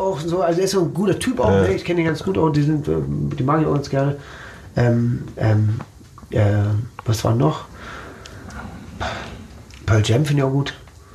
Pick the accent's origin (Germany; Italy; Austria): Germany; Herne, North Rhine-Westphalia; also born or lived in Dortmund; Ich bin in Dortmund nur geboren. Ich bin in Port groß geworden. In Herne. Ja, also okay. Ich bin in Van der Eickel und in Herne aufgewachsen, zur Schule gegangen.